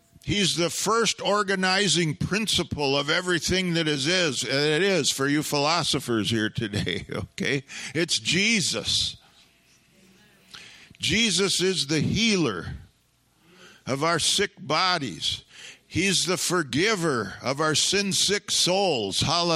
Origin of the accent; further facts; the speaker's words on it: United States; born there; I am glad I was born in America. I'm glad I'm a citizen here.